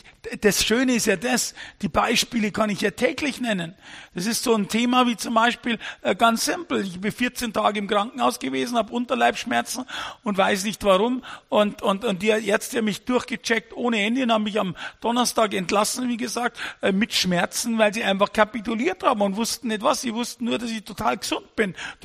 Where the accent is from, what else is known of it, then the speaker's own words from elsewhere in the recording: Bavaria, Germany; Also wenn man bei uns in Bayern aufwächst und ist katholisch, so wie ich das bin